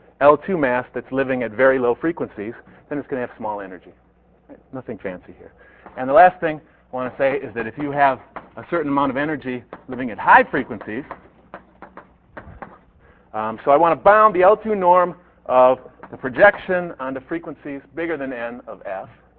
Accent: Minnesota, United States; I'm from Minnesota, so I come here, I see all this great food, I see these very friendly people, and I think this is very foreign.

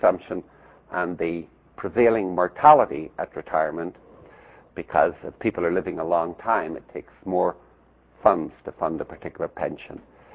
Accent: Ireland; since I'm Irish, I can tell Irish jokes, and since I'm an actuary, I can criticize actuaries

